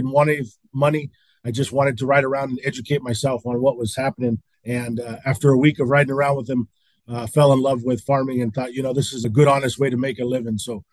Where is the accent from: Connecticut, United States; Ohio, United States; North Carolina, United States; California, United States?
California, United States; Salinas; I was born and raised in Salinas, and my family had nothing to do with agriculture.